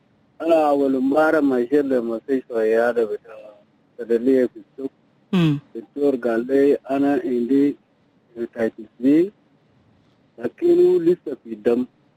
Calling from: Bentiu, Unity State, South Sudan; من بانتي وفي او سي.

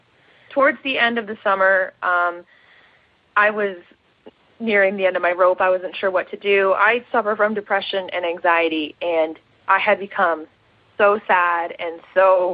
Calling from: Toronto, Ontario, Canada

